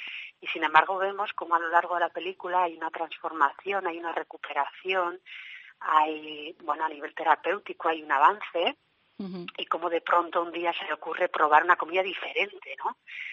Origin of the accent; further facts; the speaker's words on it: Basque Country, Spain; nosotras como vascas que somos, de esto sabemos mucho